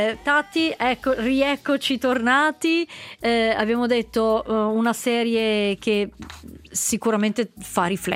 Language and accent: Italian; Milan, Lombardy, Italy; sono milanese di origini eritree, italo-eritrea mi definisco.